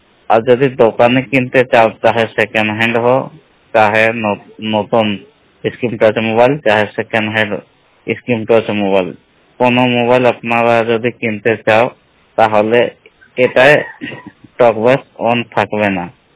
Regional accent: Kumaredi, Jharkhand, India; আমার রাজ্য ঝাড়খণ্ড, জেলা সরাইকেলা খরসাওয়া। আমার গ্রাম বাড়ি নাম হচ্ছে কুমারেডি।

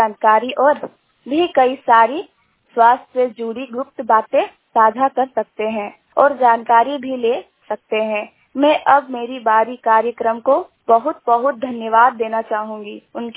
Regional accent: Neri Vikas, India; मैं नेरी विकास की रहने वाली हूँ। मेरी उम्र 18 वर्ष है।

